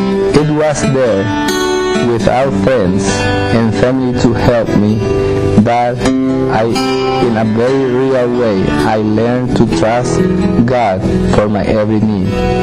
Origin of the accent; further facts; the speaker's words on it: Santa Cruz, Bolivia; I was born in Santa Cruz, Bolivia, where I grew up in a Christian home.